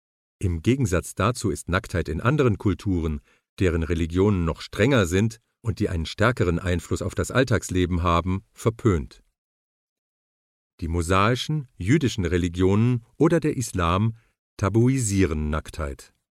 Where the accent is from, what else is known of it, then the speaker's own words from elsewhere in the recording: Israel; In meinem Heimatland Israel ist man zum Beispiel viel offener als in den arabischen Ländern rundherum.